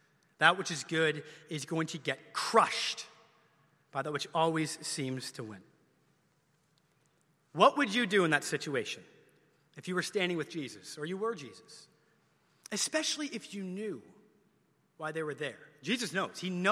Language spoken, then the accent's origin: English; Canada; I grew up in Canada, so it's obligatory. I was in many skating lessons.